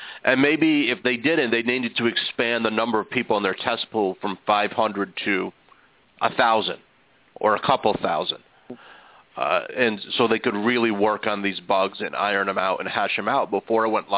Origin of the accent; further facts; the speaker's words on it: Jersey City, New Jersey, United States; born there; I was born in Jersey City.